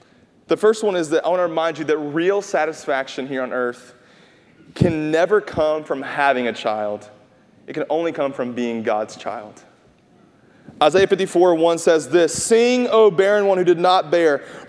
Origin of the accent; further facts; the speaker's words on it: North Carolina, United States; hey, we're from North Carolina. We should know this.